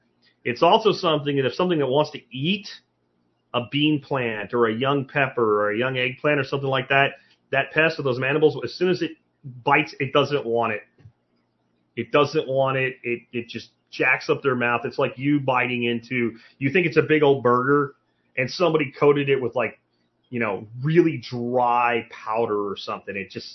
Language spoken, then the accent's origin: English; Pennsylvania, United States; now in Texas, United States; So like February to March is when you want to do this in Texas. Where I grew up in Pennsylvania, you want to do this in like September, October.